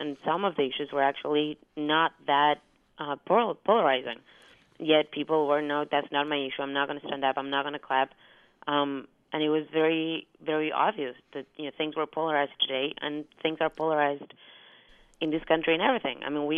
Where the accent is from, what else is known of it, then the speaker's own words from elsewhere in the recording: Argentina; English is a second language; my accent, my English might be heavily accented, since I'm also Argentinian.